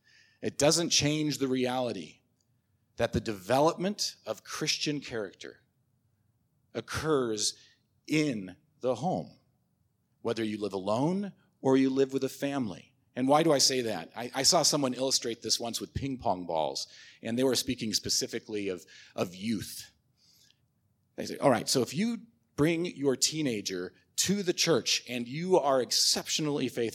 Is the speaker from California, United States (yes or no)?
no; Illinois, United States; And I know this is Texas, so maybe y'all aren't familiar with fires, but growing up in Illinois, we had house fires.